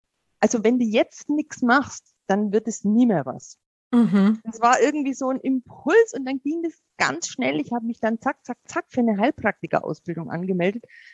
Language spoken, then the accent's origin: German; Bavaria, Germany; ich bin ja in Bayern aufgewachsen